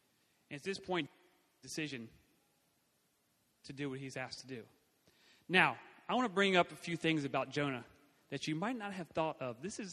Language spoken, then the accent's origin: English; United States; But I'm American. I'm proud to be an American.